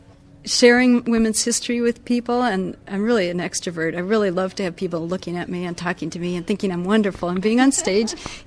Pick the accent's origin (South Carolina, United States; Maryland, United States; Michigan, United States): Michigan, United States; Holland; I'm from Holland, Michigan.